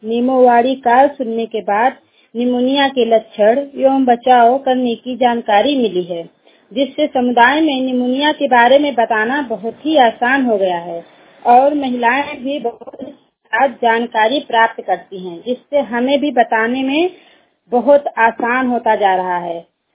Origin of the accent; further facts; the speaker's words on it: Baniya, Uttar Pradesh, India; मेरा कार्य क्षेत्र बनिया गांव में है। मैं बहराइच जिले के प्रयागपुर ब्लॉक में बनिया गांव की रहने वाली हूं।